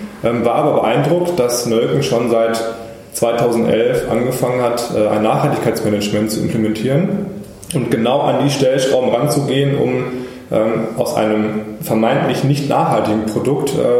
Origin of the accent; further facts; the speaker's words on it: North Rhine-Westphalia, Germany; Ich komme aus dem Ruhrgebiet. Meine Freundin ist dann nach Bonn gezogen fürs Studium. Und dann bin ich natürlich mitgezogen